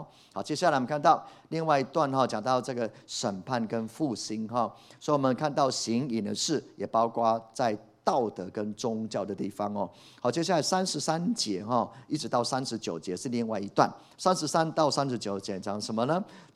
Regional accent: Puli, Nantou County, Taiwan; 我从小在埔里长大，以前没有什么庙啊，现在到处都是

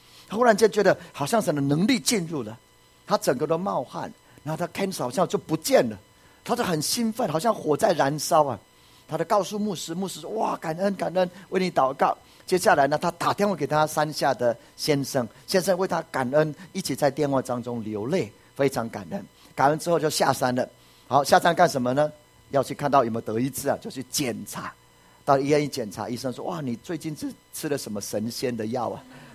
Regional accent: Puli, Nantou County, Taiwan; 我就记得我小时候住在埔里的时候，那大概五六岁哈，那我跟我哥都差一岁，我妹妹跟我差一岁。那我们家哈住在埔里的地方

